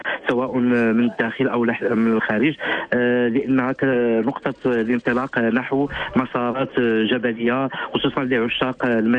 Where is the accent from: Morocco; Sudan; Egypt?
Morocco; Imlil, Marrakesh-Safi; انا من منطقه إمليل اللي كتواجد بالاطلس الكبير تابعه اداريا لجامعه اسني دائره اسني عماره اقليم الحوز وكتبعد على مدينه مراكش ب 64 كيلومتر.